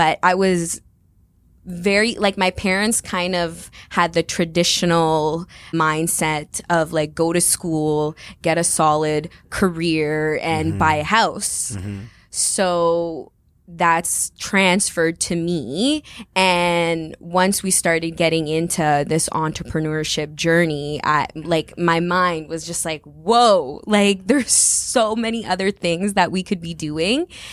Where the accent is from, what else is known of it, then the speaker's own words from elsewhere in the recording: Ottawa, Ontario, Canada; also born or lived in Edmonton; I was living in Edmonton, and it was during COVID, like the peak of COVID. I'm born and raised in Ottawa, but after my studies, I moved to Edmonton for job opportunity in the legal field.